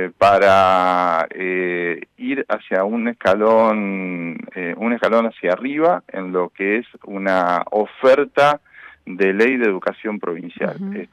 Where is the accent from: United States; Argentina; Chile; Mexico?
Argentina; Santa Fe; eso complejiza el desarrollo de nuestros hijos, de nuestra comunidad, y no es lo que buscamos como santafesinos.